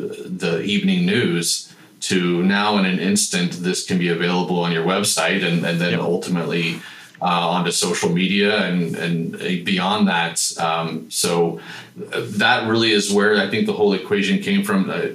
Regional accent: Missouri, United States; I picked up the Kansas City Star growing up outside of Kansas City almost daily.

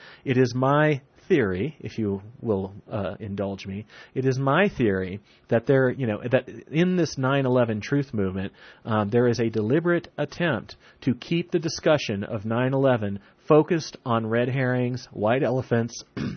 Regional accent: United States; I'm an American, and as an American, I think it's my job to question my government.

